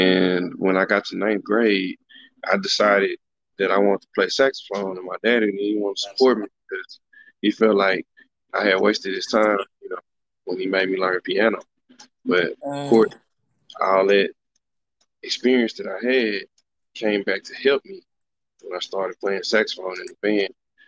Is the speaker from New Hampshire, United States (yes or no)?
no; Dallas, Texas, United States; And I'm born and raised in Dallas. Went to South Oak Cliff High School.